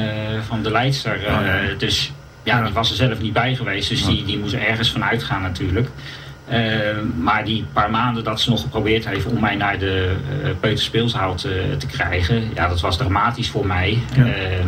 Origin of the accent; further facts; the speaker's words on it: Delft, South Holland, Netherlands; born there; Ik ben geboren in Delft.